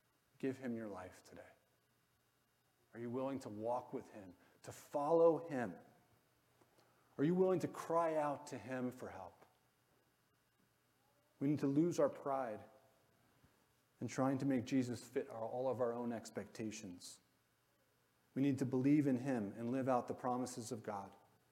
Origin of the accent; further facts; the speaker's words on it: New Jersey, United States; I grew up in Bergen County, and there were a lot of Jewish people, kids in my community and my school.